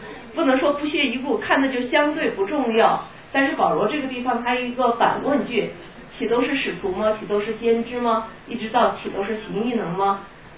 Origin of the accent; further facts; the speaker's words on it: China; 或者说我们中国人爱吃